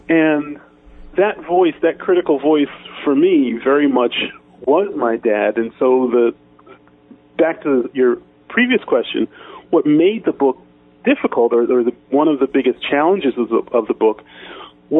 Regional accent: Willingboro, New Jersey, United States; Willingboro, the town I grew up in South Jersey, was the place in which I formed my identity.

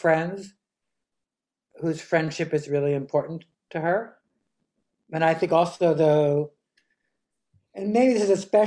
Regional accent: New York City, New York, United States; I'm not a Knicks fan for some strange reason, because I grew up in New York City.

